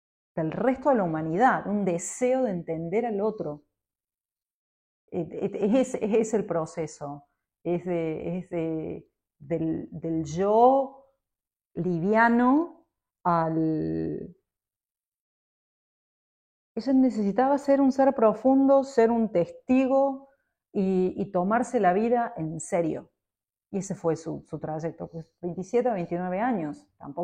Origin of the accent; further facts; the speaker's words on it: Argentina; moved away as an adult; now in United States; Soy mezzosoprano argentina, directora de escena también. Hace 20 años que vivo en Estados Unidos.